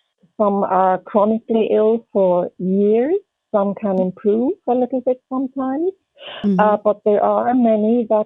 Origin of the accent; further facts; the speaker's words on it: England, United Kingdom; born there; also born or lived in Switzerland / Africa; I was born in England. My parents both flew. I went to school partially in Switzerland and partially in Africa